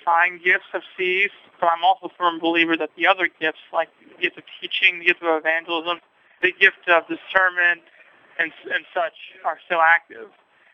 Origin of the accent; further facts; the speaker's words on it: Greenville, South Carolina, United States; I'm from Greenville, South Carolina.